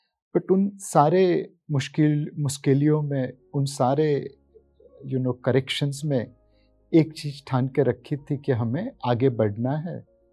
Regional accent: Mumbai, Maharashtra, India; born there; सो मैं बम्बई में ही पैदा हुआ। बम्बई मेरी जन्मभूमि है, कर्मभूमि है।

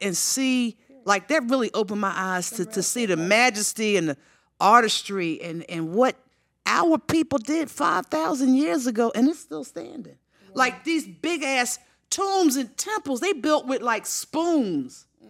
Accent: Philadelphia, Pennsylvania, United States; now in Atlanta, United States; But I'm saying, here in Atlanta, I ain't never seen, like, I'm from West Philly.

